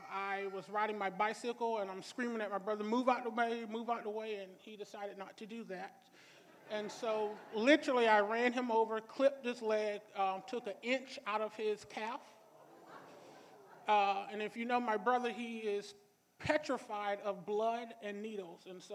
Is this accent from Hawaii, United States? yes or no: no; Atlanta, Georgia, United States; I am from Atlanta, Georgia. Both my parents are living there along with my brother.